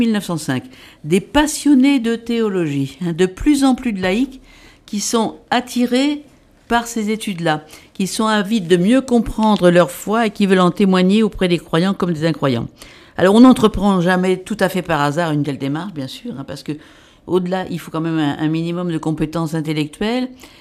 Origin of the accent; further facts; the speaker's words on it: France; mais comme c'est un jeudi et que ça n'est pas férié chez nous en France, pour nous, ce sera le dimanche d'après.